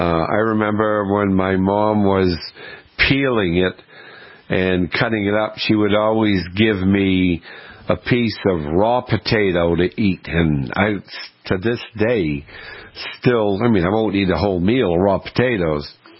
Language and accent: English; Maine, United States; Growing up in Maine, my mother, she couldn't go a day without having potatoes growing up.